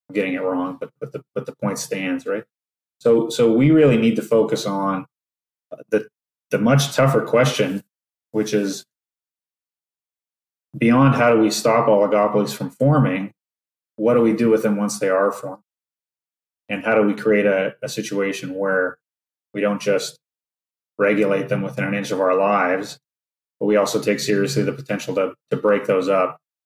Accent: Alberta, Canada; and I'm from Alberta, I can't do it.

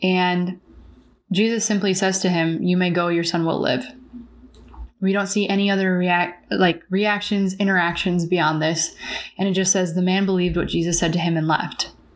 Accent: Midwest, United States; So growing up in the Midwest, small town, all of that stuff, never used it, never really had to.

